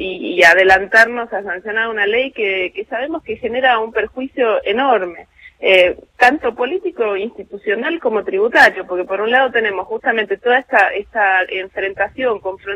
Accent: Neuquén, Argentina; Yo soy neuquina, pero no por eso tiro para Neuquén

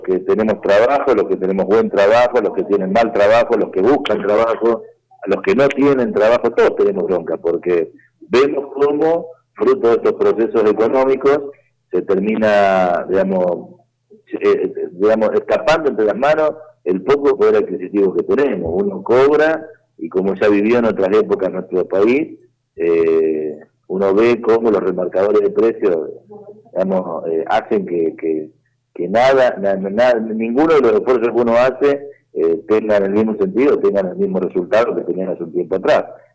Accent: Santa Fe, Argentina; Yo conozco los barrios como santafesino, que siempre anduve por todas partes

